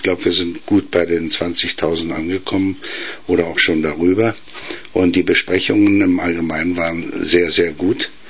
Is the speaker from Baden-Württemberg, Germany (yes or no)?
no; Berlin, Germany; und natürlich auch in Berlin, in meiner Heimatstadt